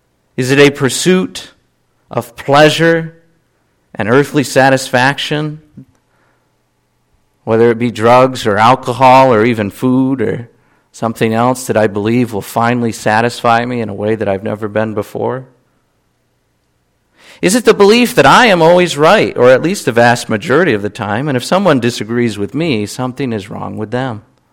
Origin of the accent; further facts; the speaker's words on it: Pennsylvania, United States; And I said, "Well, I'm from Pennsylvania."